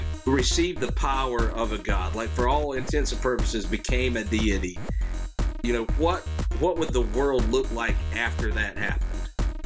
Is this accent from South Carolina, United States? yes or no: yes; South Carolina, United States; We're both from South Carolina. So, like, we've played music all around this area